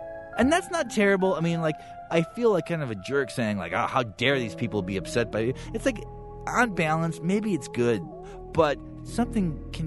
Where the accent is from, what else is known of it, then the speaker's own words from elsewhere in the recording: North Dakota, United States; Musical, but also because I'm from North Dakota and he was from Minneapolis.